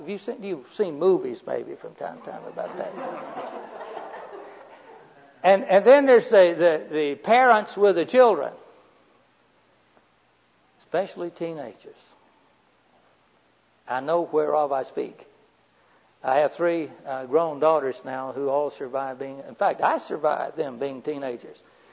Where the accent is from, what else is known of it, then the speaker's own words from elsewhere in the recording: Florida, United States; That I'm from the main part of Florida. That's that little strip of semi-highland country.